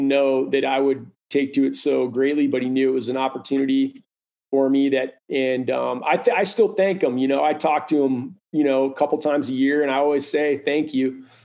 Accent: Cleveland, Ohio, United States; Well, I grew up in Cleveland, Ohio.

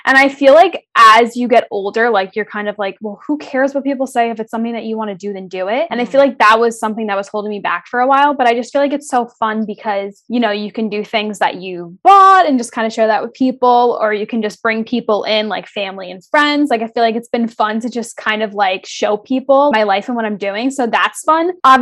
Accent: New Jersey, United States; I am from New Jersey, but I'm currently living in West Virginia because I am attending WVU.

